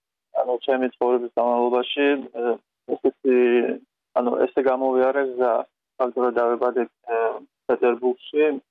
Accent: Gali, Abkhazia, Georgia; მე ყველაზე გალელი ვარ

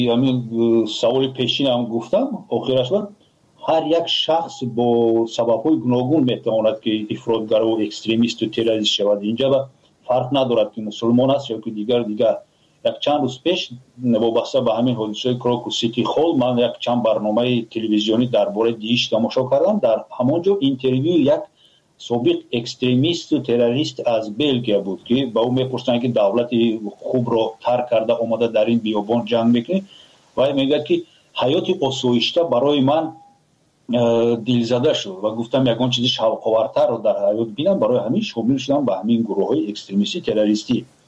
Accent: Tajikistan; ما تاجیک هستیم

